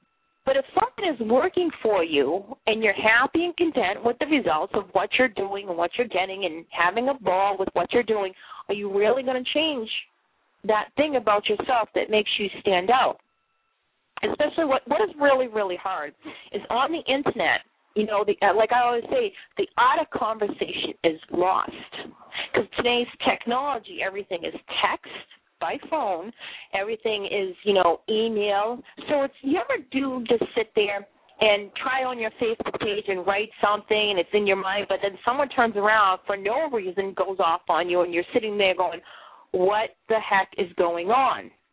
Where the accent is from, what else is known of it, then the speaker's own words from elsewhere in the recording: Boston, Massachusetts, United States; accent: Bostonian; anything besides my Bostonian accent. It stands out.